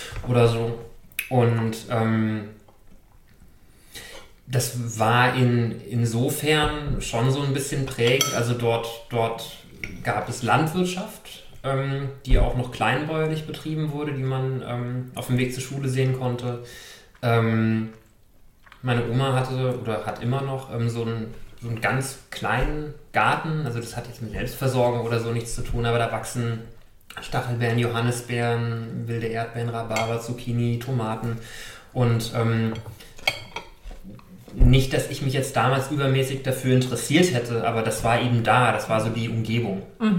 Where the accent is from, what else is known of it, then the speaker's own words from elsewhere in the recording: Hesse, Germany; ich bin in Mittelhessen aufgewachsen, in der Nähe von Gießen. Da bin ich auch geboren. Und da habe ich eigentlich meine gesamte Jugend da auf dem platten Land in Mittelhessen verbracht, in so einem sehr kleinen Dorf.